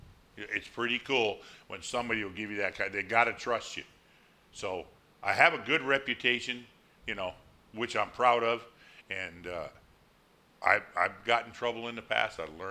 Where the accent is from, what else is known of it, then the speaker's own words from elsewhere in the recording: Schenectady, New York, United States; Schenectady, New York.